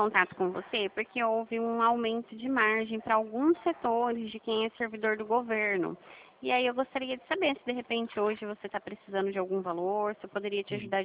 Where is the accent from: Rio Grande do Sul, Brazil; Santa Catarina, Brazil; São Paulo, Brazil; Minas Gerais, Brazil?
São Paulo, Brazil; Dracena; Eu sou de Dracena, no interior de São Paulo.